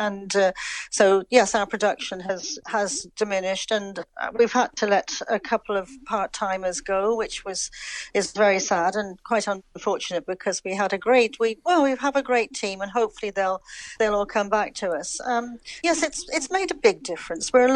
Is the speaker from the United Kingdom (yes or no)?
yes; England, United Kingdom; now in Ireland; know my accent has never changed overall. I'm living in Ireland now for probably the best part of almost 50 years. I came when I was very young to Dublin and went back to London to work for a couple of years.